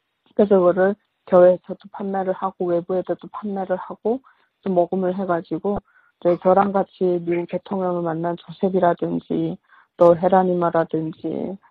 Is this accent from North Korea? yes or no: yes; North Korea; now in United States; 내가 북한 사람이라는 거를